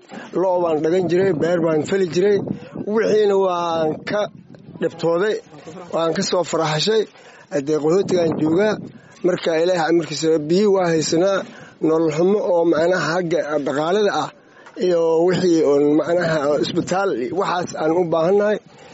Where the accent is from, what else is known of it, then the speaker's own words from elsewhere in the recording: Lower Juba, Somalia; waxaan ka soo barakacay jubbada hoose oo aan ka soo barakacay